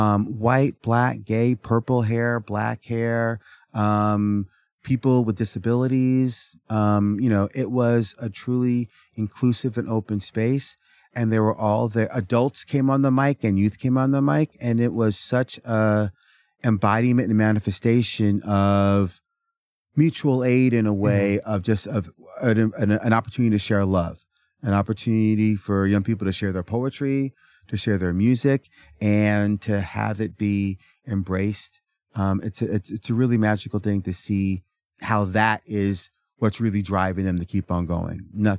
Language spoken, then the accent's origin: English; Portland, Oregon, United States; I grew up in Portland, Oregon